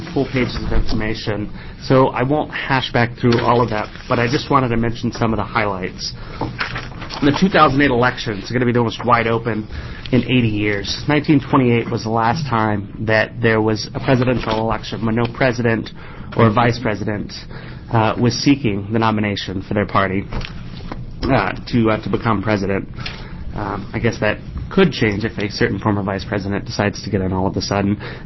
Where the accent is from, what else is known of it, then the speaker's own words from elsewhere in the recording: Portland, Oregon, United States; for the record … from Portland, Oregon